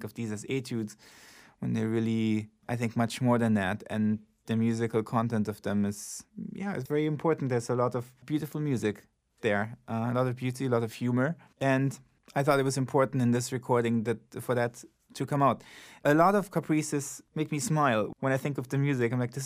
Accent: Italy; I grew up in Italy

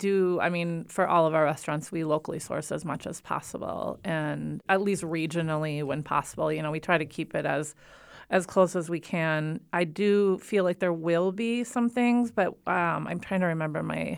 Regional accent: Fargo, North Dakota, United States; Well, I'm from Fargo, but I actually moved away when I was when I graduated high school, and I did not move back until 2008.

